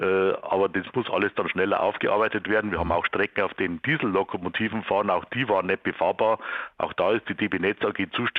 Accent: Bavaria, Germany; now in Munich, Germany; Ich komme ja beheimatet aus dem Bayerischen Wald, bin ich natürlich Winter gewohnt.

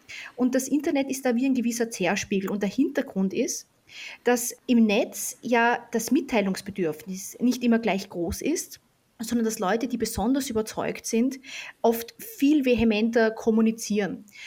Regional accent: Austria; Ich muss sagen, ich bin ja Österreicherin.

